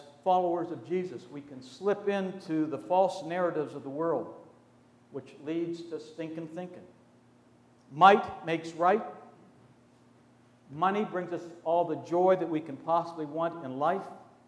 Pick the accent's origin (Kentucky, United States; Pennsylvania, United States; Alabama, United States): Pennsylvania, United States; I grew up in Western Pennsylvania, and so we would not have said in a kind of a formal way, stinking thinking.